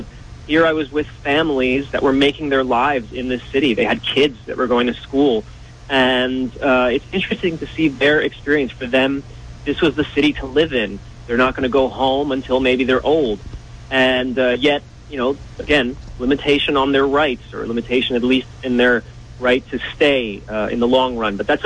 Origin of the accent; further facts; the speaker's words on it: New Jersey, United States; now in Netherlands; BAI in general is part of my daily diet growing up in New Jersey.